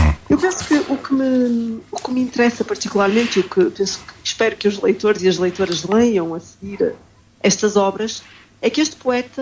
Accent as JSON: {"language": "Portuguese", "country": "Portugal", "tie": "born or raised there", "said": "porque eu cresci em Portugal"}